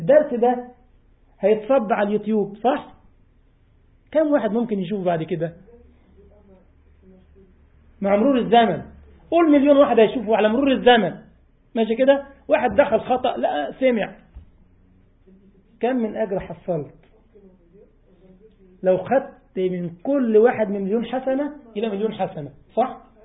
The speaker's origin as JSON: {"language": "Arabic", "country": "Egypt", "said": "يعني أحد الإخوة عندنا في مصر ربنا يحفظه مسخر سيارته للدعوة"}